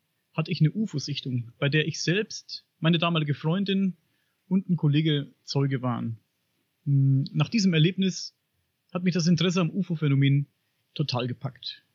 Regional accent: Bavaria, Germany; Ich komme aus Oberfranken.

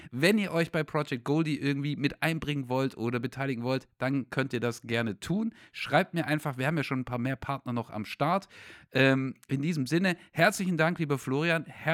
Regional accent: Stuttgart, Baden-Württemberg, Germany; born there; ich bin in Stuttgart geboren

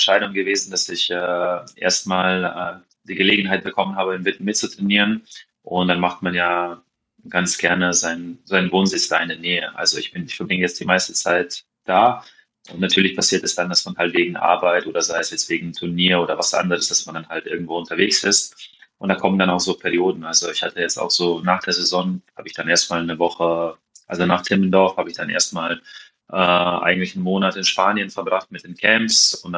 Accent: Maribor, Drava, Slovenia; Aber da ich ja hier aufgewachsen bin in Maribor

